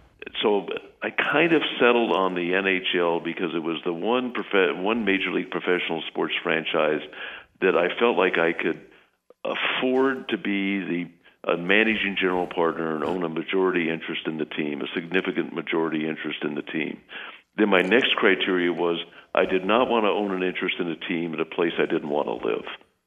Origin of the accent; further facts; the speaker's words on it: Texas, United States; And I'm a Westerner, I love the deserts. I grew up in the Texas Panhandle.